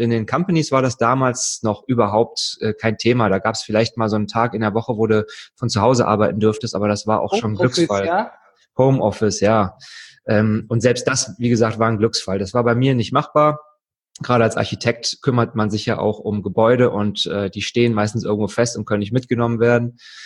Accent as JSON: {"language": "German", "town": "Wuppertal", "region": "North Rhine-Westphalia", "country": "Germany"}